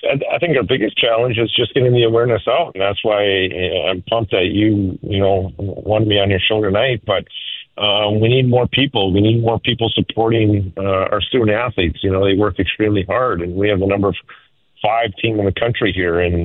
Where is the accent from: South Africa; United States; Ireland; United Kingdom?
United States; Minnesota; I'm from Minnesota. I want to get some more Minnesota players down here.